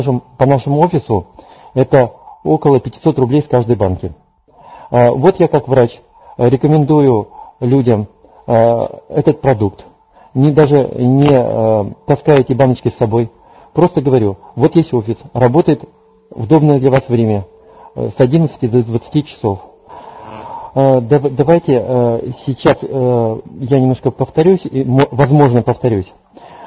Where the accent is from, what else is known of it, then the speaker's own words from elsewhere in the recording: Kirov, Kirov Oblast, Russia; я из Кирова. Работаю врачом-педиатром около 16 лет.